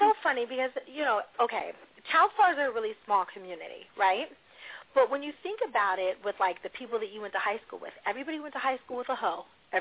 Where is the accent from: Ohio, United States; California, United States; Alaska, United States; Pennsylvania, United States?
Pennsylvania, United States; Pittsburgh; Hence, I'm from Pittsburgh, Pennsylvania